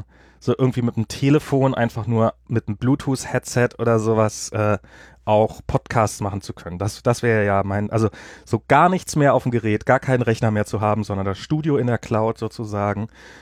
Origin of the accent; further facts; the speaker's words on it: United States; hier für mich als Amerikaner.